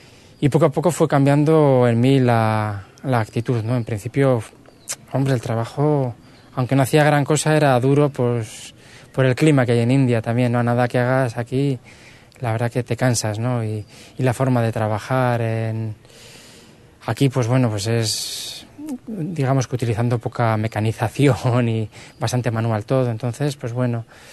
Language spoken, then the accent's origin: Spanish; Pamplona, Navarre, Spain; Vengo de Pamplona